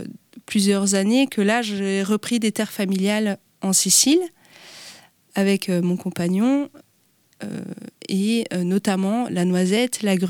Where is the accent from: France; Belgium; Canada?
Belgium; parce que je suis belge de nationalité, et j'ai grandi en Belgique.